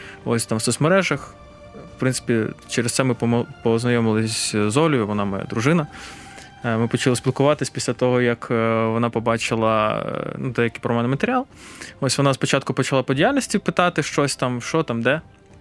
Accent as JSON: {"language": "Ukrainian", "region": "Kyiv", "country": "Ukraine", "said": "Я киянин, і мене не оминув Майдан."}